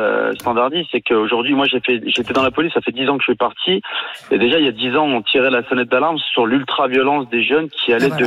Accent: Saint-Ouen, Île-de-France, France; Moi, je viens de Saint-Ouen, dans le 93. J'y suis né.

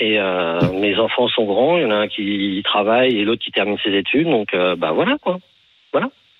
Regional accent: Paris, Île-de-France, France; mais arrive un moment où j'en pouvais plus de Paris, et pourtant j'adore ces rues, j'ai grandi dans le 5e, j'ai eu une jeunesse heureuse

